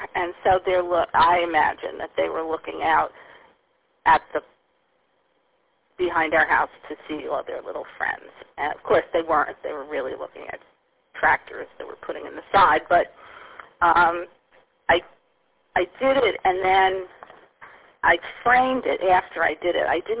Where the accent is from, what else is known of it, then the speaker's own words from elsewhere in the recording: New York, United States; She grew up maybe 5 miles from where I grew up in New York.